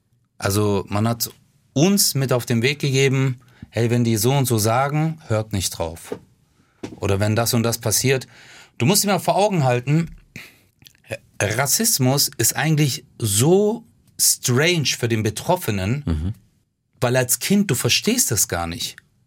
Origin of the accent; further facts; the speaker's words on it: Germany; ich bin ja Deutscher und mein Nachbar war öfter in der Türkei als ich.